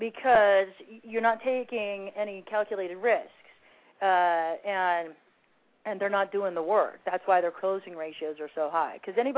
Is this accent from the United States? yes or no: yes; Arizona, United States; born there; I said my ancestors aren't from here, but I was born here in Arizona.